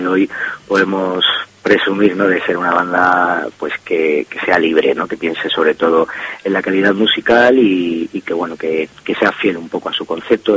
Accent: Spain; sí, somos españoles.

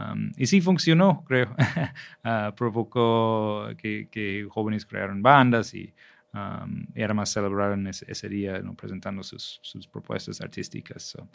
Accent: Minneapolis, Minnesota, United States; Spanish is a second language; con muchos invitados de Minneapolis, de donde soy, de New York.

